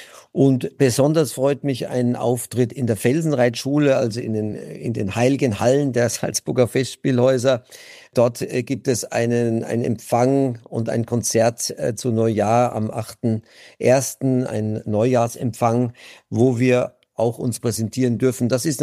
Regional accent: Würzburg, Bavaria, Germany; born there; Ich bin gebürtig aus Würzburg

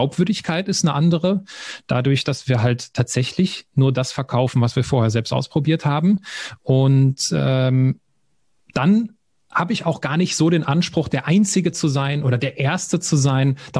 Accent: Switzerland; Und das am liebsten bei uns in der Schweiz und da quasi so ein Retreat mit mir selbst mache.

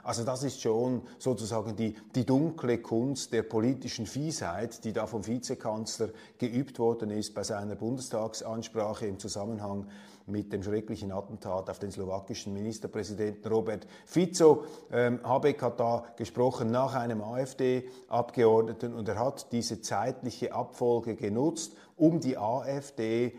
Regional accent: Switzerland; als Schweizer neigt man vielleicht etwas dazu, das Ganze noch etwas höher zu heben

